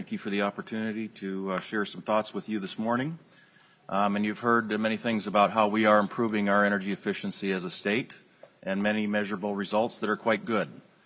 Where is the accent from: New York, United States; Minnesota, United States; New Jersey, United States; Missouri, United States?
Minnesota, United States; As a kid growing up in Minnesota, I would hear from my grandparents and parents, waste not, want not.